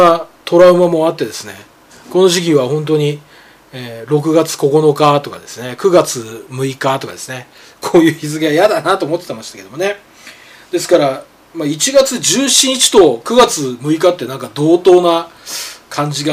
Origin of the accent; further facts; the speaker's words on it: Nemuro, Hokkaido, Japan; ただ私の田舎の根室、まあ道東ですね